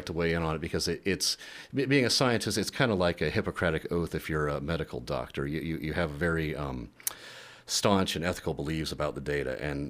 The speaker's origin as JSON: {"language": "English", "town": "Homer", "region": "Alaska", "country": "United States", "tie": "born or raised there", "said": "I grew up in Homer as a commercial fisherman"}